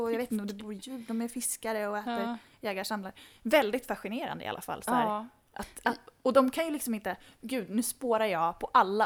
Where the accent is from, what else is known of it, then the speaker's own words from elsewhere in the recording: Norrbotten County, Sweden; som norrbottning